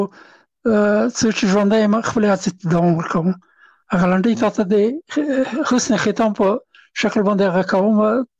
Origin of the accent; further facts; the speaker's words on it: Afghanistan; now in France; زه نه پېژندلم چې زه هم افغان یم